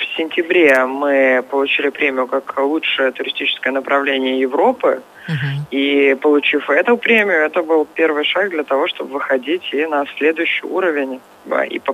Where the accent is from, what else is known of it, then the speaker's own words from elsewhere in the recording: Saint Petersburg, Russia; петербуржцы сами за себя голосовать не могут. Нам нужно голосовать за какие-то другие города.